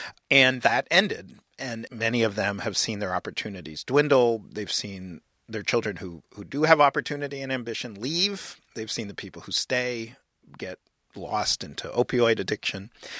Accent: New York City, New York, United States; I grew up in New York City in the 1970s, which was about the most iconic distressed city before, I guess, Detroit in the modern era, a city that was fundamentally broken.

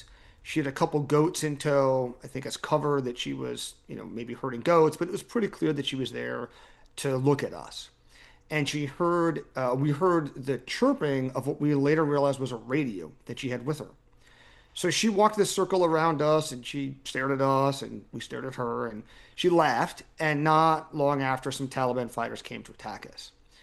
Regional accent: United States; certainly not consistent with the values that I was raised with as an American.

